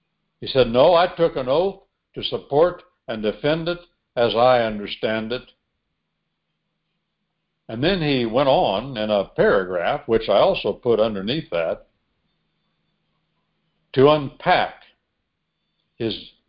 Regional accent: United States; So I said, I'm an American. I'll just write a letter.

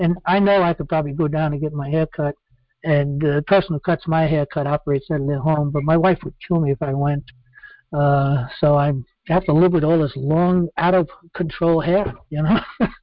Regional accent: New York, United States; born there; I was born in New York. I like it in New York. I'm staying in New York.

